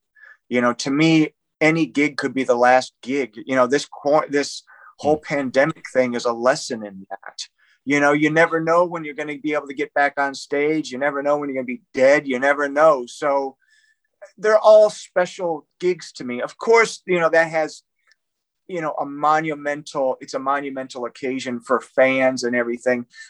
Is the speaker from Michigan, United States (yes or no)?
yes; Detroit, Michigan, United States; I would say it's just, you know, where I'm from. I'm from Detroit. It's a little different out there. How I was raised was a little different.